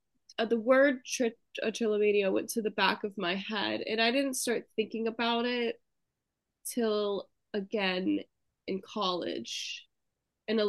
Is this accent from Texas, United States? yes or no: no; Michigan, United States; now in Philadelphia, United States; I'm 24 years old. I work and live in Philadelphia right now, but I grew up in Michigan